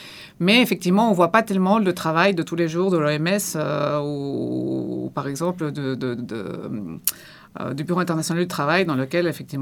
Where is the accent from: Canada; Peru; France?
Peru; j'ai grandi au Pérou.